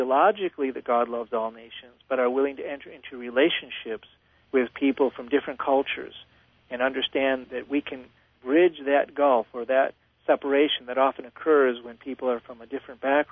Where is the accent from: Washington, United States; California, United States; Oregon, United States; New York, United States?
New York, United States; Buffalo; I grew up in Buffalo, New York. I'm the third generation of immigrants from Italy.